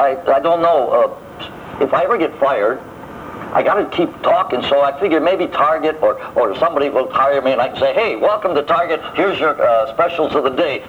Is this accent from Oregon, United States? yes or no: no; New York, United States; going back to when I was a kid in upstate New York, and I was the first kid in my hometown to get into the business